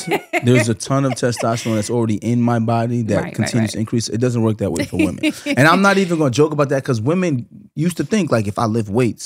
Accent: New York, United States; I'm a Southern boy. I cut pork. I'm from New York.

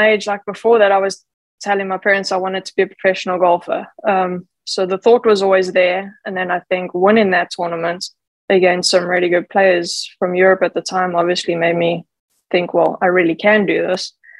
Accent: Johannesburg, Gauteng, South Africa; I grew up in Johannesburg, and then we're at altitude, the ball goes forever

